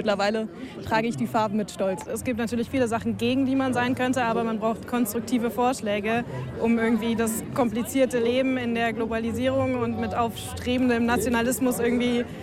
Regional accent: Madrid, Community of Madrid, Spain; now in Munich, Germany; mein Papa ist Deutscher, meine Mama ist Spanierin. Ich bin in Madrid aufgewachsen, studiere mittlerweile in München.

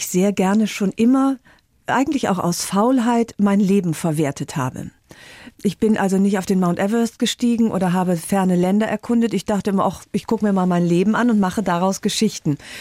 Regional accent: Aachen, North Rhine-Westphalia, Germany; Sie kam aus meiner Heimatstadt Aachen

